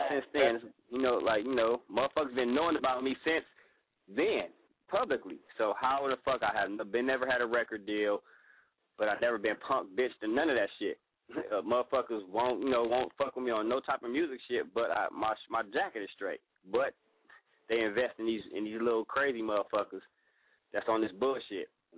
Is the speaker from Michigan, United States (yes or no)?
no; California, United States; also born or lived in Bronx, New York; I was born on the East in the Bronx. You know, I was raised in California. Been out here since I was little.